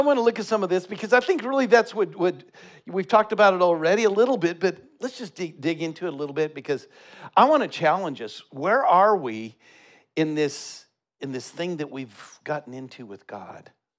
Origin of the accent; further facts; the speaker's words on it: Colorado, United States; I grew up in Colorado, listening to the Broncos on AM radio, KOA, Denver Broncos football network